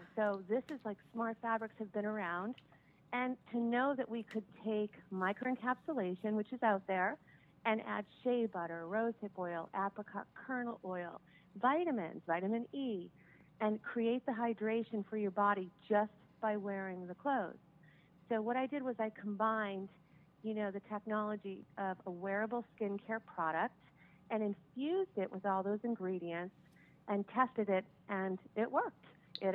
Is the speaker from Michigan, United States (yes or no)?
no; Massachusetts, United States; now in Sudbury, United States; So I'm from Western Massachusetts. I live in Sudbury, Massachusetts.